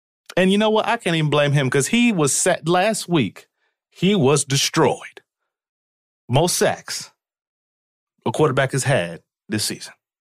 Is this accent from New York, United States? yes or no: no; Cincinnati, Ohio, United States; you got to talk about my hometown team, y'all. My Cincinnati Bengals.